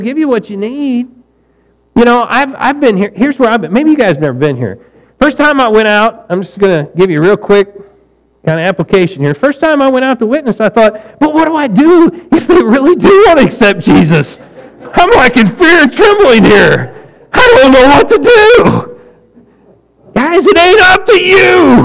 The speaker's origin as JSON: {"language": "English", "region": "Missouri", "country": "United States", "said": "I'm from Missouri and we're helping clean up your neighborhood."}